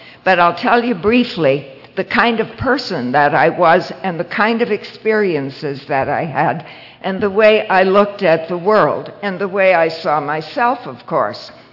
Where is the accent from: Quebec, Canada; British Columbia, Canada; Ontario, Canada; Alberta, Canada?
Ontario, Canada; Toronto